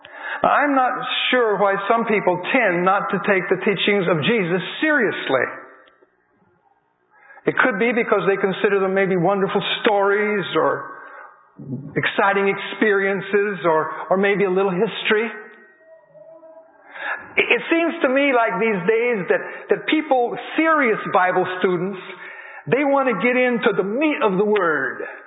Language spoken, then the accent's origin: English; Florida, United States; I'm from Florida. And I work for the Florida Conference.